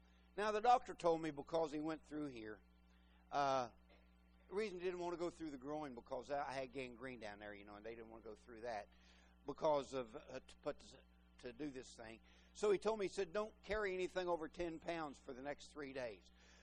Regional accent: United States; I'm proud I'm an American, and I wouldn't want to be any other nationality or anything else. I'm proud to be an American, but also I'm proud to be a Christian.

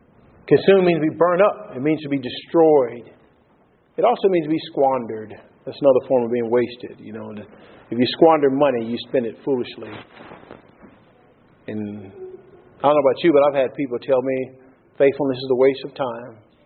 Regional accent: New Boston, United States; I tell people I'm going back and I'm going to run New Boston, my hometown, you know.

